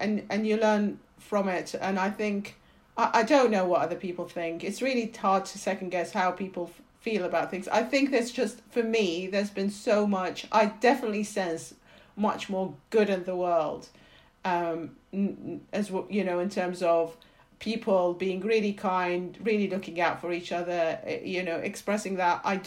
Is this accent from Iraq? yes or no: yes; Iraq; I was off school for many months as part of being, you know, in, you know, growing up in Iraq, you know.